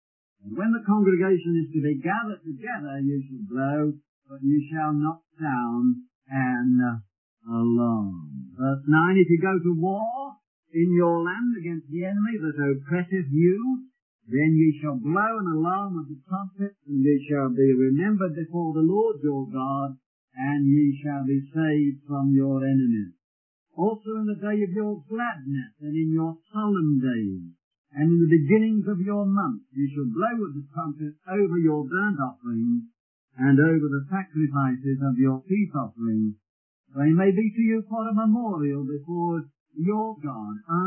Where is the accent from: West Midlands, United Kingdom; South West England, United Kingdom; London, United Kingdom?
West Midlands, United Kingdom; Birmingham; I hope my accent doesn't put you off. Coming from Birmingham, Brummagem, we call it, in England.